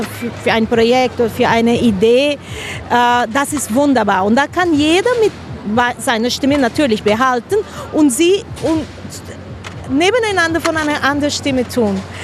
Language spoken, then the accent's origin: German; Brazil; also born or lived in Honduras; ich komme aus Brasilien.